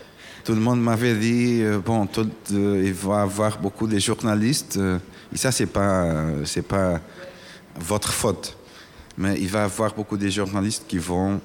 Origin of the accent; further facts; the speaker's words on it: Portugal; moi, je suis portugais, j'habite pas à Los Angeles